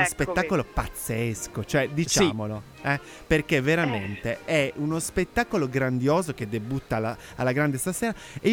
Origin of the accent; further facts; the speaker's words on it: Piedmont, Italy; Noi piemontesi anche, quindi insomma, ecco, devo dire, sì, siamo allineati.